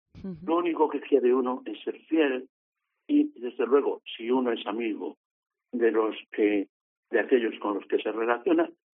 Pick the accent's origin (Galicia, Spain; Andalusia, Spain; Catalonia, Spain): Galicia, Spain; los gallegos siempre tenemos otro sentido por ahí por el cual pensamos